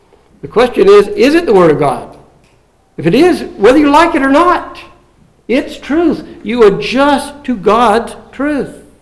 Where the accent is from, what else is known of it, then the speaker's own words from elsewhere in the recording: the South, United States; I grew up in the Bible Belt South.